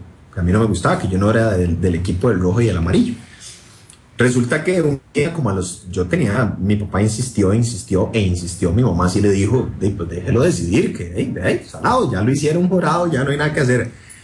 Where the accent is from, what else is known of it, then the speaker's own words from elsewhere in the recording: Heredia, Costa Rica; nos vinimos a vivir ya otra vez acá a Heredia y demás, yo soy cédula 4, yo nací en Heredia, pero estuvimos viviendo allá un tiempo, ya cuando nos vinimos para vivir acá a Heredia, cuando estaba yo por entrar ya al kinder